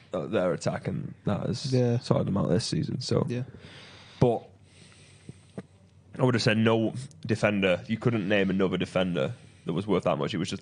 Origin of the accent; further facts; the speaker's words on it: England, United Kingdom; Let's go through the England teams because we are English.